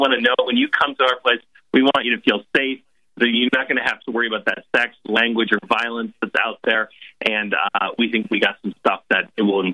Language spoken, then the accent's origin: English; Scranton, Pennsylvania, United States; I grew up in Scranton, of all things.